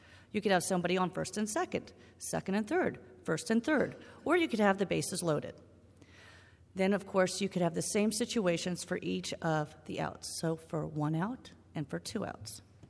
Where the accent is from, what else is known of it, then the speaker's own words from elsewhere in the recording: Dubuque, Iowa, United States; I'm from Dubuque, Iowa.